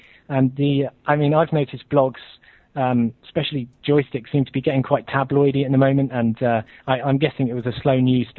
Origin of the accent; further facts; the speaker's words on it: United Kingdom; I'm actually a student from the UK, obviously, by my accent.